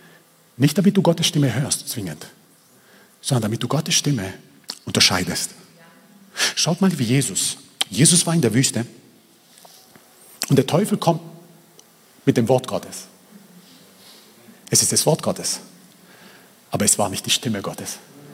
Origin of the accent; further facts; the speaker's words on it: Croatia; Schatz, ich bin Kroate.